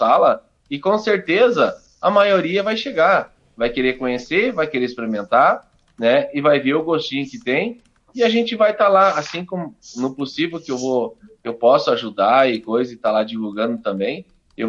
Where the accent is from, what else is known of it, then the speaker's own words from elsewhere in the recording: Barros Cassal, Rio Grande do Sul, Brazil; sou natural de Barros Cassal. Cheguei agora ontem em Barros Cassal.